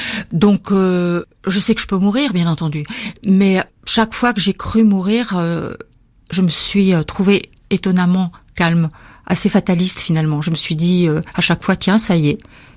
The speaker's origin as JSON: {"language": "French", "country": "Morocco", "tie": "born or raised there", "said": "Petite fille, j'ai été élevée au Maroc, dans le sud du Maroc, parce que mon père était en mission là-bas."}